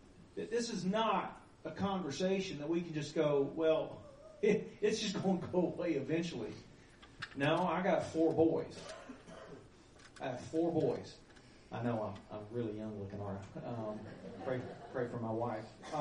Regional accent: Tennessee, United States; now in Dallas, United States; I grew up in Tennessee, so I'm on the mission field in Dallas.

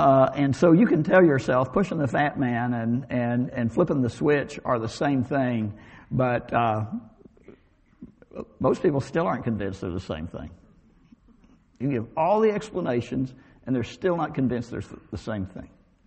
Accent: Arkansas, United States; This would be sort of an Arkansas translation. I grew up in Arkansas, and this is the way I think we would translate it correctly.

